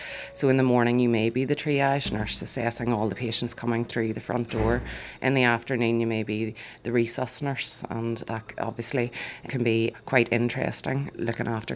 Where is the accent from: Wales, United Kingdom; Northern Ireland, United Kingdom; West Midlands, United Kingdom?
Northern Ireland, United Kingdom; growing up in Northern Ireland, probably to do with the security risk, watching your dad check under your car every day.